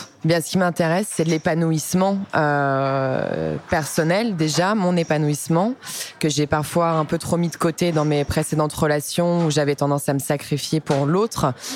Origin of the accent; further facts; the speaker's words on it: Lyon, Auvergne-Rhône-Alpes, France; j'ai 29 ans, je suis lyonnaise, hypnothérapeute.